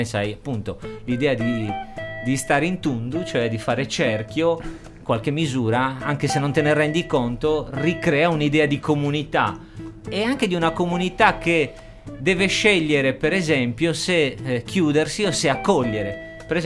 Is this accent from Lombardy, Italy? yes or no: no; Carloforte, Sardinia, Italy; io, che sono nato e cresciuto a Carloforte, da mamma carlofortina ma da babbo di Nureci, e dunque vivevo in between anche tra questi due mondi